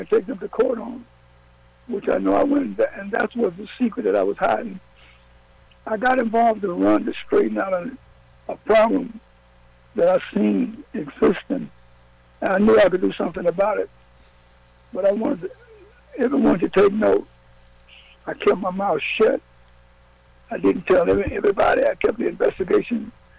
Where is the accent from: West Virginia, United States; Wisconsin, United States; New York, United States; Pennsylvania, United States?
New York, United States; But I'm a New Yorker.